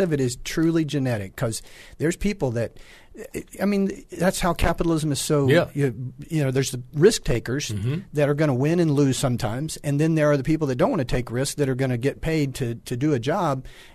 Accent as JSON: {"language": "English", "region": "North Carolina", "country": "United States", "tie": "born or raised there", "also_born_or_lived": "Virginia / Missouri", "said": "So, yeah, we grew up in North Carolina, then Southwest Virginia. Very, very, very, very, very, very, very, not enough berries, rural. And then in Southwest Missouri."}